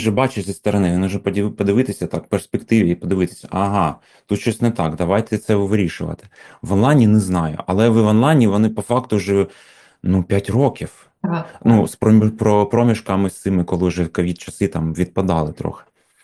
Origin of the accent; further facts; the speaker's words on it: Sievierodonetsk, Luhansk Oblast, Ukraine; Я взагалі з Сєвєродонецька родом, Луганської області.